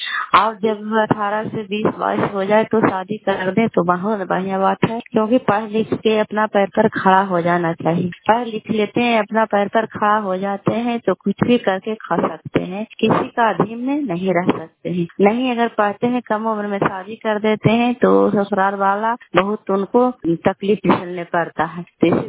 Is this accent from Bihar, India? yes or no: yes; Bihar, India; घर कल्याणपुर वाली बेलसी पंचायत सरखान चाने जिला नालंदा का निवासी हूँ।